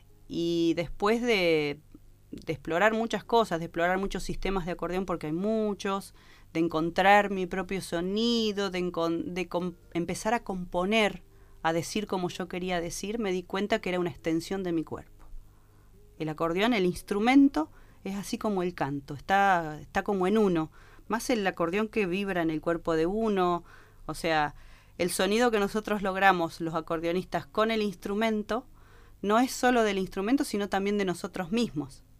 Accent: Paraná, Entre Ríos, Argentina; also born or lived in La Paz, Argentina; ya tengo todas los gajes de ser entrerriana, pues soy hija de dos entrerrianos, mis abuelos también. Y tenía 11 años cuando nos vinimos a la ciudad de Paraná.

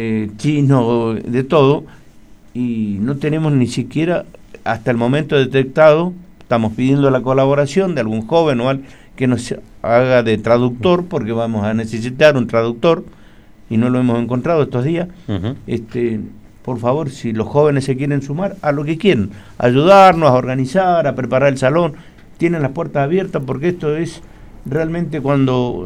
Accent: Argentina; Los que estamos dormidos somos los argentinos, una vez más.

